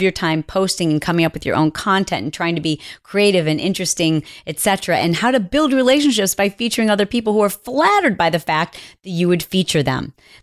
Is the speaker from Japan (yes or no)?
no; Indiana, United States; I want her to say my name and say that I'm from Indiana.